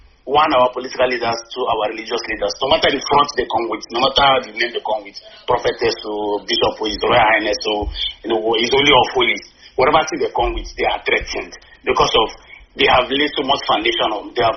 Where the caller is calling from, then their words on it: Las Vegas, Nevada, United States; I'm calling from Las Vegas, Nevada.